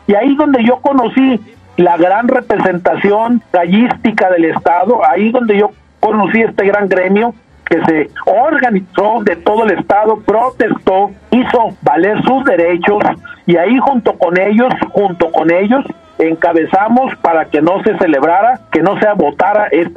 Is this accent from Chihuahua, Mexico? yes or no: yes; Chihuahua, Mexico; que tenemos que mantenernos como mexicanos, como chihuahuenses